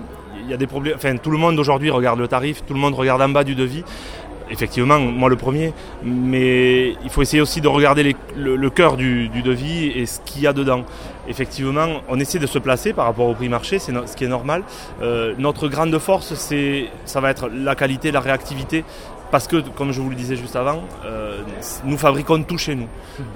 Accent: Villefranche, France; born there; je suis né à Villefranche. Ça fait 40 ans que je gravite autour de Villefranche. Je n'ai jamais voulu m'éloigner de Villefranche.

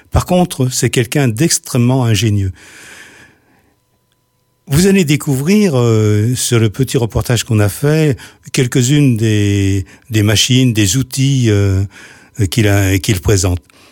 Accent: Auvergne-Rhône-Alpes, France; je suis un peu culotté puisque moi je suis du Beaujolais, mais j'ai cette région-ci

